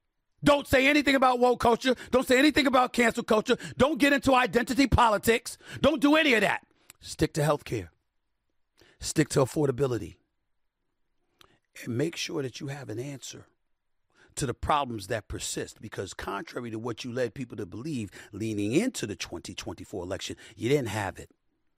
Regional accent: Queens, New York, United States; You weren't around when I was growing up in Hollis, Queens.

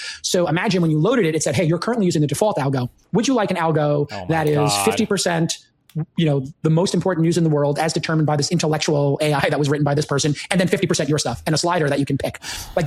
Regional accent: Brooklyn, New York, United States; when I grew up in Brooklyn, that's all we called each other.

